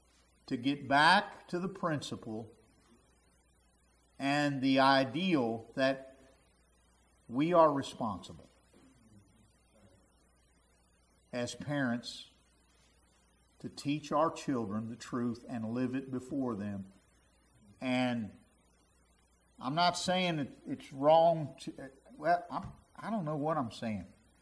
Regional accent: Cincinnati, Ohio, United States; I grew up in Cincinnati. They never canceled school hardly for anything.

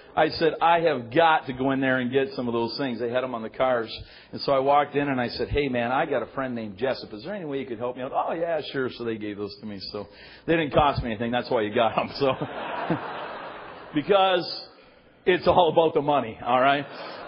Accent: Simcoe, Ontario, Canada; But I'm Canadian. I was born here in Simcoe, raised here. Got a little bit of training in the States and came home.

